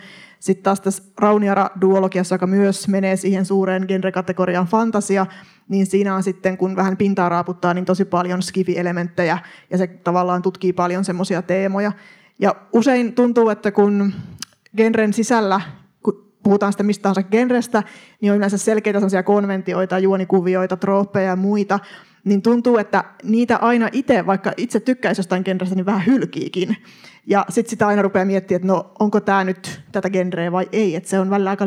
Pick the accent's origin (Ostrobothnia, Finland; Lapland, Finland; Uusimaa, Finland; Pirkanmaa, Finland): Pirkanmaa, Finland; Tampere; myöskin tamperelainen kirjailija.